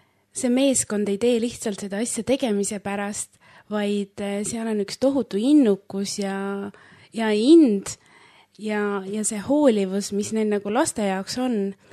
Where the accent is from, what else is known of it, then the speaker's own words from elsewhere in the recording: Rakvere, Lääne-Viru County, Estonia; oh, Rakvere linnas, et meie kodulinnas toimub siuke suur asi